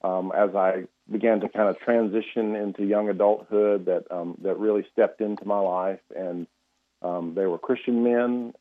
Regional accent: Alabama, United States; also born or lived in Nederland, Texas; So, I grew up in Alabama, Danny. It's for the most part in lower Alabama, the Baldwin County areas where I spent most of my formative years.

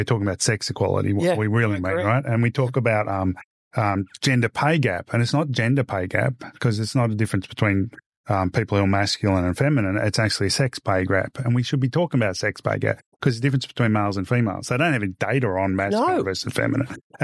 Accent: Victoria, Australia; now in Sydney, Australia; I can talk about the fact that I grew up in Victoria and ignore the fact that I live in Sydney when I'm down there.

